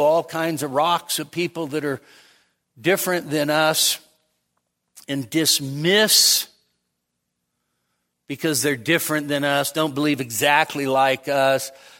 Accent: Nevada, United States; We're from Nevada.

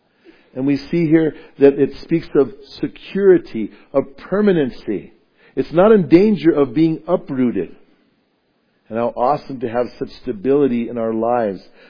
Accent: Bernalillo, New Mexico, United States; born or raised there

